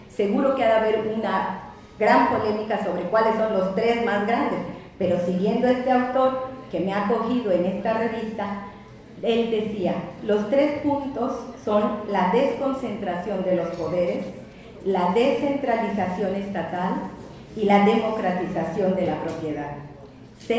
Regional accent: Cuba; esta realidad que hoy tenemos como cubanos o como ciudadanos del mundo

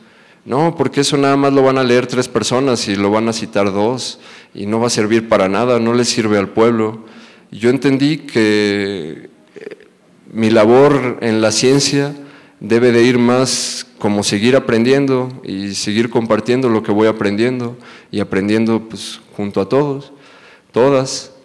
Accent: Guanajuato, Mexico; me indigna porque yo soy de Guanajuato y en la ciudad en donde yo nací

